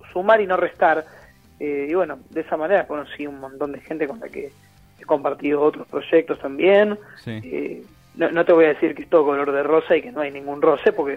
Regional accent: Buenos Aires, Argentina; Yo soy de Villa del Parque.

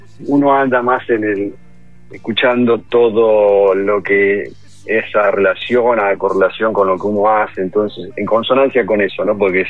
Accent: San Antonio de Padua, Buenos Aires Province, Argentina; Soy de zona oeste, de San Antonio de Padua. En este momento estoy en Argentina.

